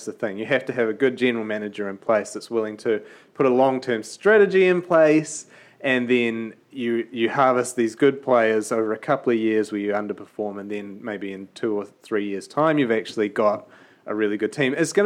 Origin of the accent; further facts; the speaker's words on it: Auckland, New Zealand; I'm from Auckland, and as a Blues fan